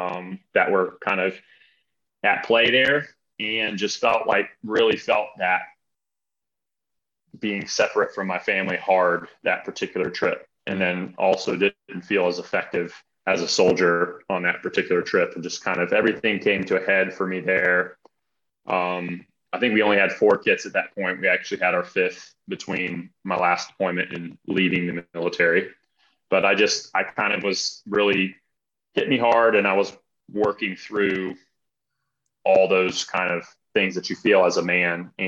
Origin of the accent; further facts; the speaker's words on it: Alabama, United States; born there; So I was born in Northern Alabama and the oldest of seven children and was homeschooled all the way through high school.